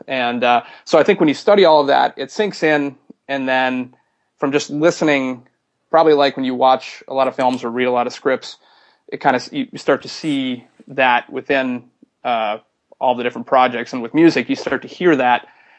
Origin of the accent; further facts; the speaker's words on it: Minneapolis, Minnesota, United States; And then I grew up in Minneapolis, and there was a great music scene there